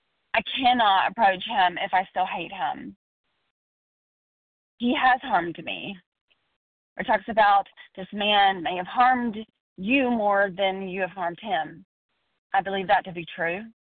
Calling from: Georgia, United States

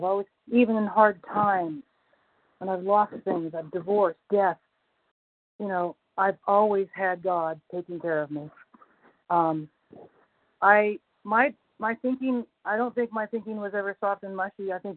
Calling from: North Carolina, United States; Morning. North Carolina.

